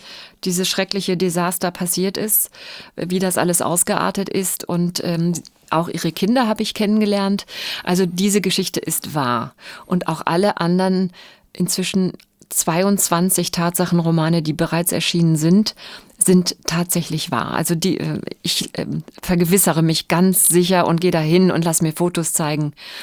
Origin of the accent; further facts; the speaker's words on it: Bielefeld, North Rhine-Westphalia, Germany; hat dann bei uns in Sennestadt, das ist ein Vorort von Bielefeld, freitags immer einen Chor versammelt